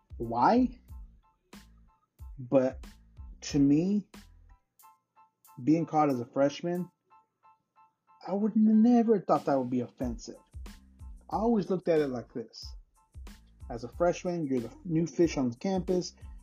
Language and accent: English; Texas, United States; I'm from Texas, and I do a little mixture of talking about topics